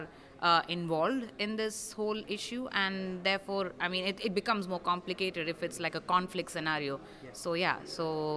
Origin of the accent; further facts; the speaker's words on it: India; and like I come from India